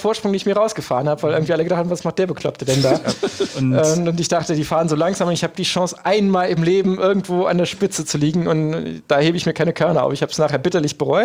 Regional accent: Eifel, Germany; gibt es einen Radmarathon in meiner Heimat, in der Eifel.

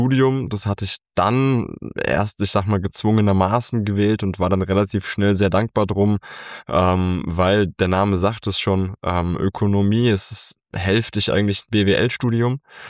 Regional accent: Zweibrücken, Rhineland-Palatinate, Germany; Nee, ich bin im beschaulichen Zweibrücken groß geworden und beschaulich dann eher aufgrund der Größe, nicht weil es so ansehnlich ist. Zweibrücken ist die letzte Stadt in Rheinland-Pfalz, bevor es ins Saarland reingeht, sind knapp 20.000 Leute, die da noch versammelt sind. Viel Land, viel Wiese, viel Kühe.

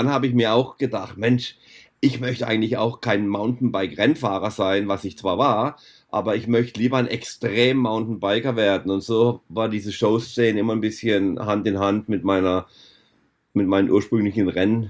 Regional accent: Germany; ich bin ja als Trailfahrer aufgewachsen in Deutschland

